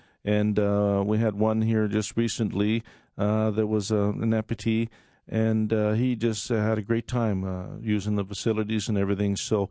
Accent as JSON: {"language": "English", "country": "Canada", "moved": "yes", "said": "I came to this country from Canada and for a better life"}